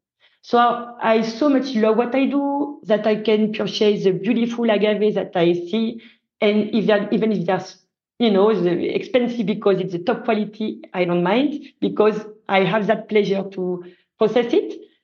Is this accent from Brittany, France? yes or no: no; Tourcoing, Hauts-de-France, France; also born or lived in Belgium; I did grow in north of France, in a little town called Tourcoing. And the houses in front of my parents' house, or where I did grow until I went to the engineer school, were in Belgium.